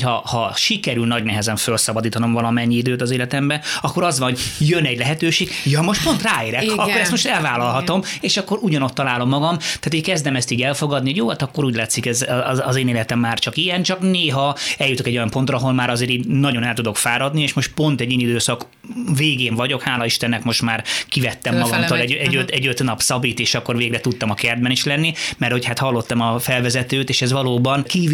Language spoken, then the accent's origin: Hungarian; England, United Kingdom; now in Pilisszántó, Hungary; szerintem az a millió, amiben fölnőttem, tehát azért Anglia egy gyönyörű hely, gyönyörű kertek